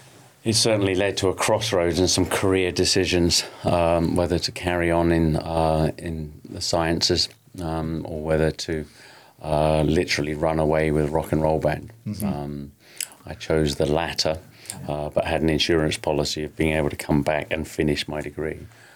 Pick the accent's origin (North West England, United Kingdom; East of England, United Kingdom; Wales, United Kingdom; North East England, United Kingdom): East of England, United Kingdom; Ipswich; Prior to coming, I grew up in Ipswich, went to school in Ipswich.